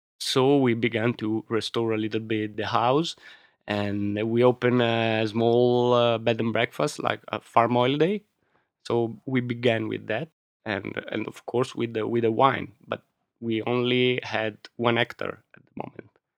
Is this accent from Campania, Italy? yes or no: no; Milan, Lombardy, Italy; my father was an engineer, so he left the region in the 60s and 70s. And so we grew up in Milano, me and my brother.